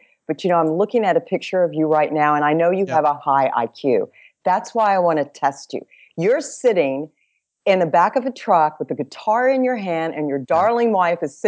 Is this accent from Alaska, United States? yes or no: no; Dallas, Texas, United States; Well, I'm a Texas girl.